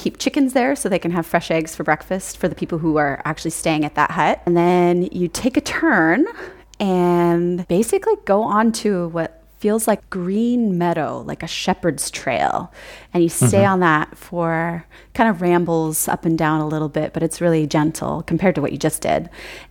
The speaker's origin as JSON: {"language": "English", "country": "United States", "said": "which as an American, I had never really known that this kind of a thing existed because we don't have a lot of that in the States."}